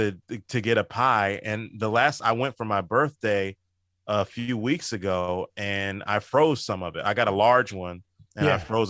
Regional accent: Maryland, United States; I'm from Southern Maryland, but if you drive, like, to, like, Charles County

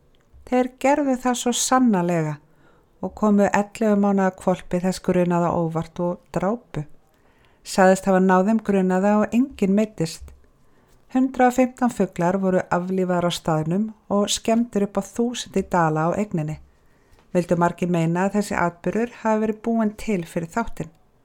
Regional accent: Hornafjörður, Eastern Region, Iceland; ég fætt og upp alinn á Hornafirði

